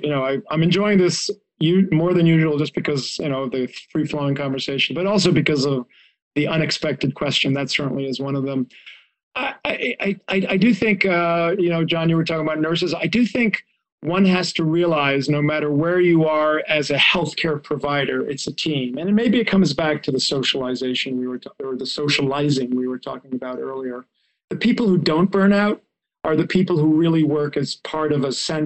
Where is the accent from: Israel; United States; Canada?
Israel; so I grew up in Israel.